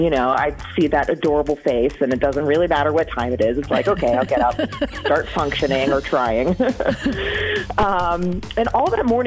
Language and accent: English; Cottage Grove, United States; I'm from Cottage Grove.